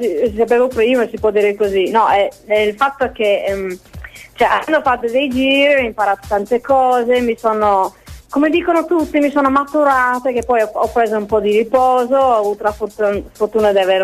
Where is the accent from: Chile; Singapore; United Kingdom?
United Kingdom; England; Italian is a second language; now in Italy; Con questo accento, allora, no, arrivo dall'Inghilterra, sono pienamente inglese.